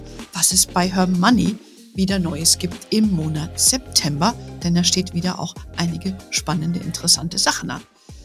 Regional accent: Hesse, Germany; in meiner alten Heimat in Hessen

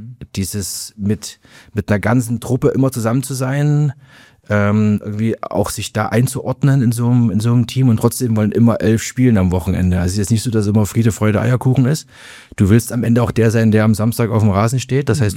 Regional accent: Zwickau, Saxony, Germany; born there; Ich war mit 15, ich bin in Zwickau geboren.

